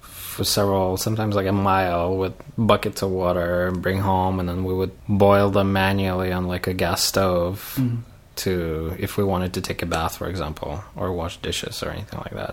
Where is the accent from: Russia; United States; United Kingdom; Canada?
Russia; Vladivostok, Primorsky Krai; So I grew up in Vladivostok